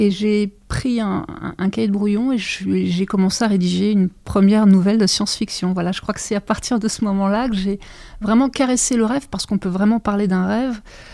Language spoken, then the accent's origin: French; Crépy, Hauts-de-France, France; born there; Je suis née à Crépy, donc c'est aussi la raison de ma présence aujourd'hui.